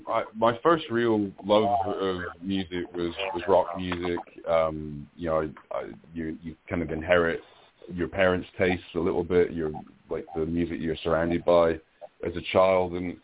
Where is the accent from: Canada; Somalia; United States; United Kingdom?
United Kingdom; Scotland; also born or lived in North of England; I was born in Scotland and then raised partially in Scotland and partially in the north of England. And then we moved back to Scotland and spent a lot more time there and then back down to England. So I feel very British.